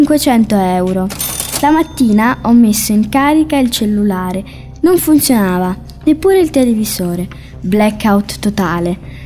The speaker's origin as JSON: {"language": "Italian", "country": "Netherlands", "second_language": "Italian", "said": "Olanda, il mio paese"}